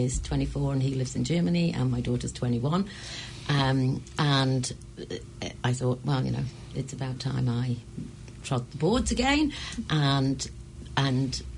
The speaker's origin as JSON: {"language": "English", "region": "England", "country": "United Kingdom", "said": "I'm from England, my mother's Kenyan and my father's English."}